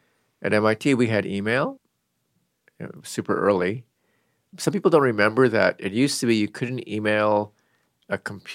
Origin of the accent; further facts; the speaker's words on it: Seattle, Washington, United States; I grew up in Seattle.